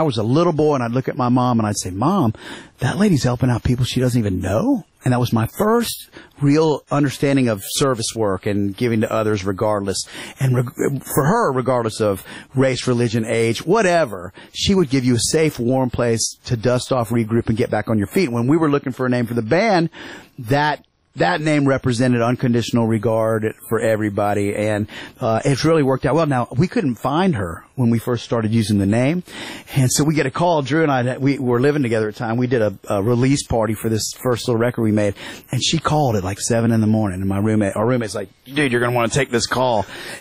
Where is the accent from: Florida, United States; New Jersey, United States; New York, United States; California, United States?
Florida, United States; Gainesville; We grew up down there in Gainesville, Florida